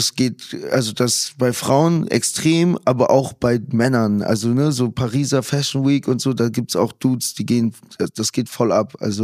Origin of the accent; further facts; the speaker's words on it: Munich, Bavaria, Germany; gerade als Münchner